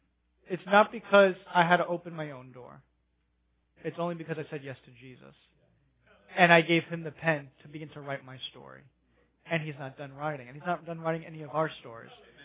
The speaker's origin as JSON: {"language": "English", "region": "New York", "country": "United States", "tie": "born or raised there", "said": "a guy who I grew up with in New York, him and I were best friends until all of a sudden drugs and stuff came to the scene"}